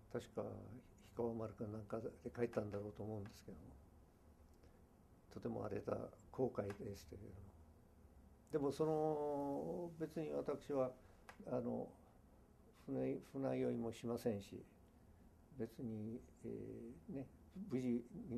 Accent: Canada; 僕らもやはりカナダ育ちだから

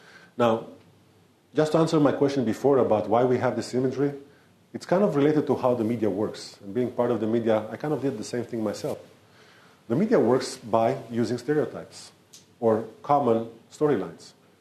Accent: Israel; I grew up in Israel for 36 years under certain stereotypes.

